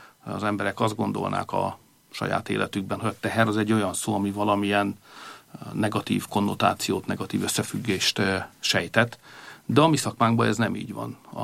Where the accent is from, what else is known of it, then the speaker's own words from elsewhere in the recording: Hungary; És még egyszer mondom, magyarként ez nem nehéz.